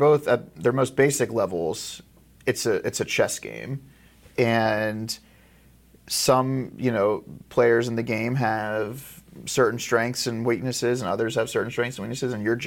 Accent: Blue Ash, Ohio, United States; moved away as an adult; So I grew up in Cincinnati. I'm from the greater Cincinnati area. I'm born and raised in Blue Ash, went to Sycamore High School, but I left to make the trek up 71 and go to Ohio State

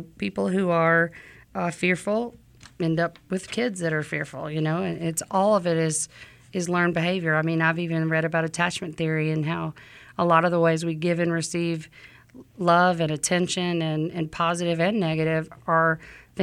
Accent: Louisiana, United States; And I'm from Louisiana, and, you know, the motto there is we don't eat to live, we live to eat.

